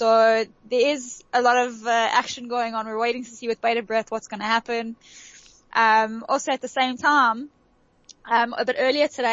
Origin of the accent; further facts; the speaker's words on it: South Africa; it's very different also for me because I'm from South Africa.